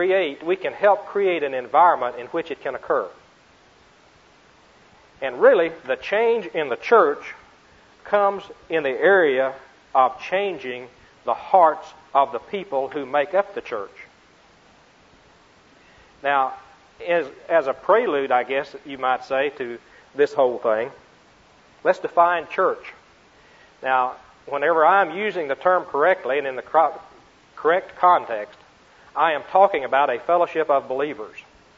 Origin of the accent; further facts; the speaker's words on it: Marietta, Oklahoma, United States; I am from Marietta, Oklahoma.